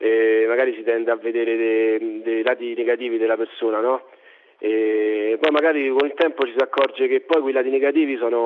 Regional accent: Rome, Lazio, Italy; Vengo da Torpignattara, quindi è un quartiere dove sì, nasci, cresci in fretta

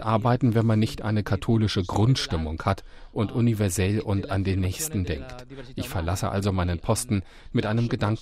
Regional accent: United States; Als Amerikaner bin ich heute sehr stolz, mit den anderen Amerikanern diese große Nation und diesen demokratischen Prozess zu teilen.

